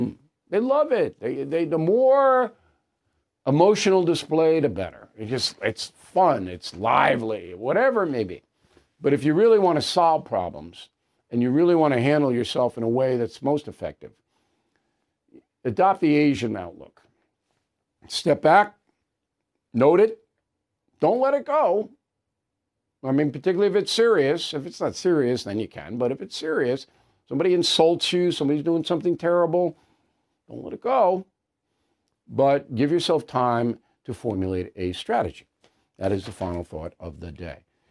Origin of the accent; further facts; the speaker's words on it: Ireland; I wait 48 hours because I'm Irish.